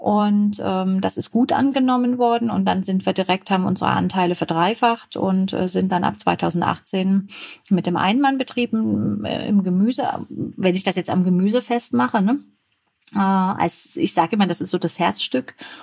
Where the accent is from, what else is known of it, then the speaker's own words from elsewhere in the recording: Dresden, Saxony, Germany; born there; Ich bin gebürtig aus Dresden.